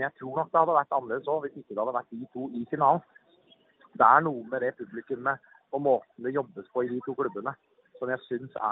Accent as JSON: {"language": "Norwegian", "town": "Drøbak", "region": "Akershus", "country": "Norway", "said": "Jeg kom fra Drøbak, og du kom fra Larvik."}